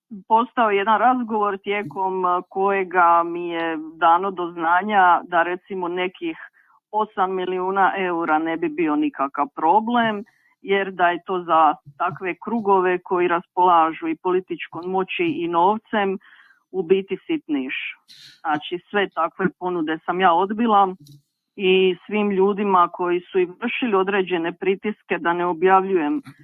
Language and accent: Croatian; Split, Split-Dalmatia County, Croatia; moved away as an adult; also born or lived in Zagreb; now in England, United Kingdom; Ja sam rođena i odrasla u Splitu, ali sam studirala na Sveučilištu u Zagrebu. Nakon toga sam i živjela u Zagrebu, da bi kasnije otišla u Englesku